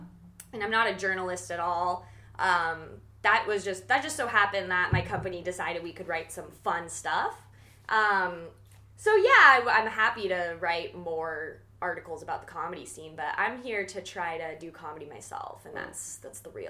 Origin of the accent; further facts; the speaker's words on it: Calabasas, California, United States; I grew up in Calabasas, California.